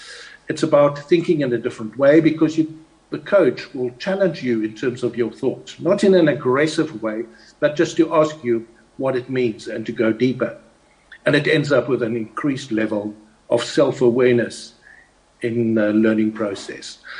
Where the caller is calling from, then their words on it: Hermanus, Western Cape, South Africa; by the way, I'm talking from Hermanus, where it's bitterly cold and lots of rain, and I hope you've got some sunshine.